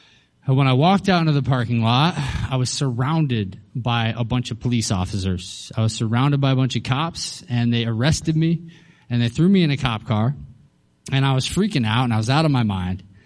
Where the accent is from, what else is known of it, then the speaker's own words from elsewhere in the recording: Colorado, United States; I grew up in Colorado.